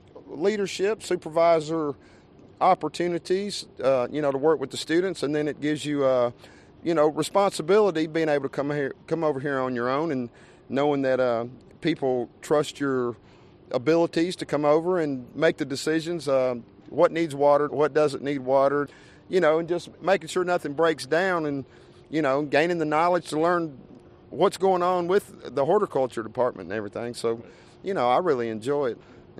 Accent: Huntsville, Texas, United States; also born or lived in Pensacola, Florida; I'm from Huntsville. I was born in Pensacola, Florida, but I'm Huntsville pretty much all my life.

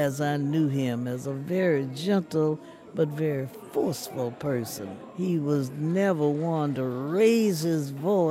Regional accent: Montgomery, Alabama, United States; As a young person growing up in Montgomery in the South, in America, I was victimized many times by the old segregationist attitudes.

